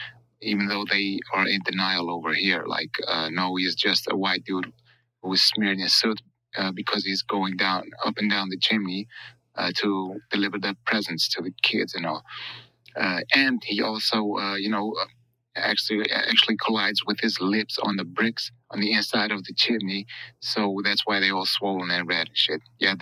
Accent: Netherlands; English is a second language; I'm from the Netherlands. I just heard your podcast about the old Black Pete debacle. I'm not Dutch. I'm actually Turkish from origin.

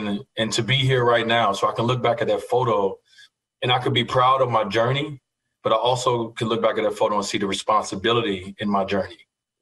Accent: Chicago, Illinois, United States; to be able to grow up in Chicago and be able to tune in to WGN News and to be able to watch my favorite player night in and night out

